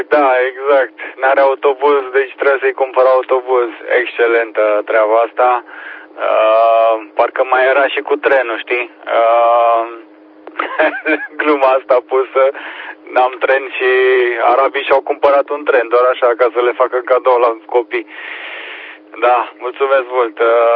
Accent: Timișoara, Timiș County, Romania; also born or lived in Arad; și eu sunt tot din Timișoara, zona, bine, na, mutat din Timișoara, născut în Arad și acum a ajuns aici în Y3

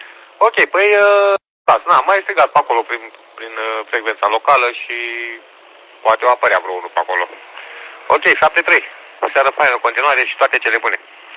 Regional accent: Vrancea County, Romania; now in Bucharest, Romania; Am plecat de la Arjut, din județul Vrancea și sunt în București acum, în districtul 3.

